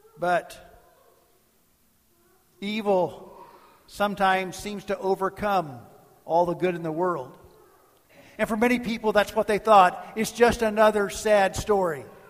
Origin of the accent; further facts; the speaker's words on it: Kentucky, United States; Now, I'm from Kentucky, and you know, in Kentucky, basketball is a big deal.